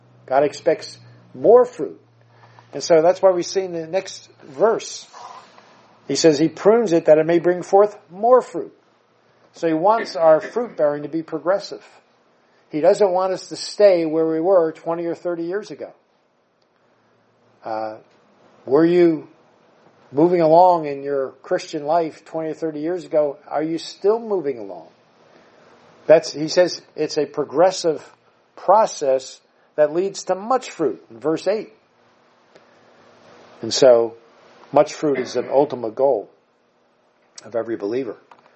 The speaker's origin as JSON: {"language": "English", "region": "New Jersey", "country": "United States", "said": "You know, I'm from the Jersey Shore, but I'm also from the Pine Barrens area of Jersey."}